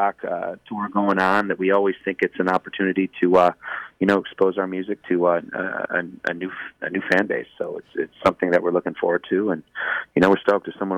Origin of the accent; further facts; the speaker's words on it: Midwest, United States; I mean, I think growing up in the Midwest, we're a big product of that.